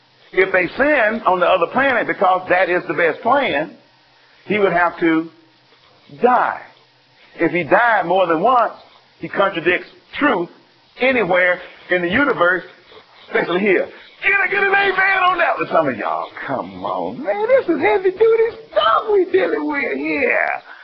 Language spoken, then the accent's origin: English; the South, United States; And everyone get upset at me because I'm from the South and like ribs.